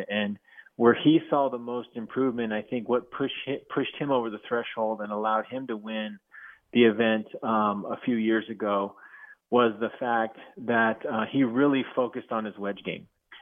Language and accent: English; New Mexico, United States; from my home state of New Mexico